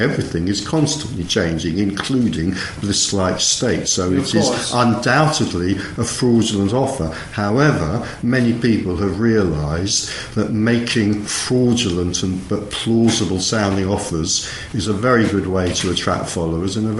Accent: England, United Kingdom; I'm English.

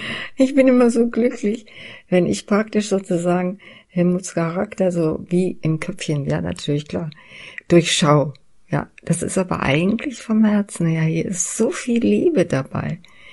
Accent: Bremen, Germany; born there; Oh, ich bin in Bremen geboren.

